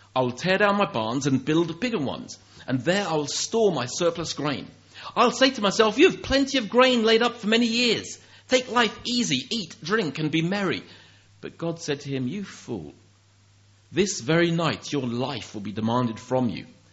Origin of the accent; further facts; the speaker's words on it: United Kingdom; I had to remind her that I'm British and. And so is she